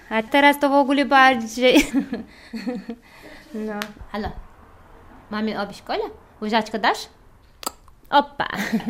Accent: Chechnya, Russia; now in Łomża, Poland; Jesteśmy z Czeczenii. Mieszkamy tutaj w Łomży od 13 lat już.

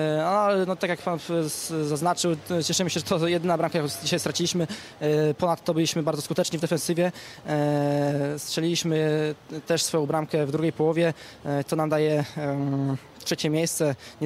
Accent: Warsaw, Masovian Voivodeship, Poland; Można tak powiedzieć, tak, z tej czarnej strony Warszawy.

